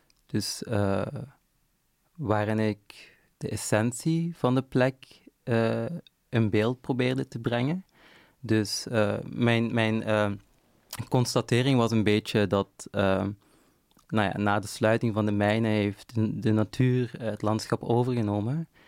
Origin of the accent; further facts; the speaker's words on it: Genk, Limburg, Belgium; ik ben in Genk geboren en getogen, dus ik ben op wandelafstand woon ik van zo'n landschap.